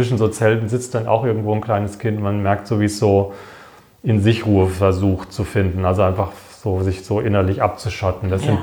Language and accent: German; Wiesloch, Baden-Württemberg, Germany; weil meine Heimatstadt Wiesloch, die hat auch genauso viele Einwohner etwa